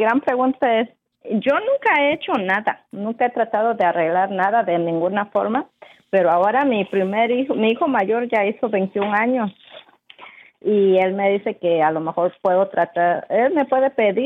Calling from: New York, United States; Yo les estoy llamando de Nueva York.

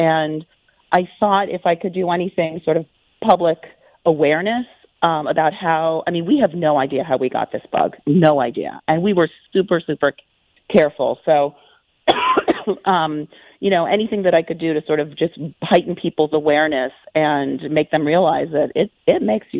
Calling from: Leesburg, Virginia, United States; from Leesburg, Virginia.

